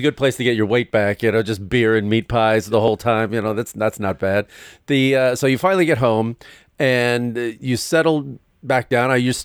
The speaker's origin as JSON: {"language": "English", "country": "United States", "said": "I can say as an American, that is a bargain us."}